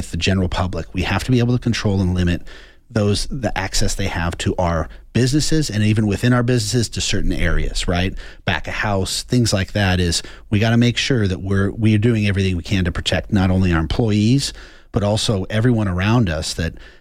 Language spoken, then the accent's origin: English; Tucson, Arizona, United States; It is, we are born and raised in Tucson. It's a 520, but it's also the 790, which means that we were old Tucson, been around here for a long time.